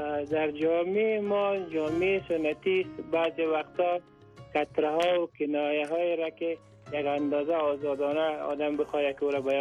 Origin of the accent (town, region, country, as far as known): Afghanistan